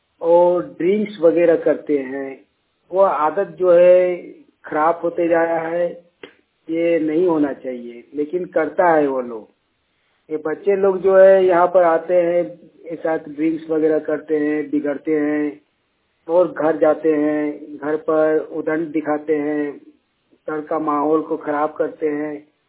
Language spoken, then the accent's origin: Hindi; Jharkhand, India; now in Bangalore, India; ग्राम कसमार चट्टी, panchayat Kasmar, block Kasmar, जिला बोकारो, राज्य झारखंड का निवासी हूँ। मैं दिहाड़ी मजदूरी करने बेंगलोर सिटी पर आया हूँ, पेंटिंग का काम करता हूँ।